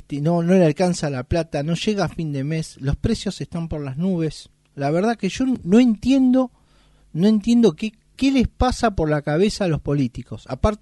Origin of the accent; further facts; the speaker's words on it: Argentina; Pero bueno, soy argentino, pago impuestos como todo el mundo, trabajo.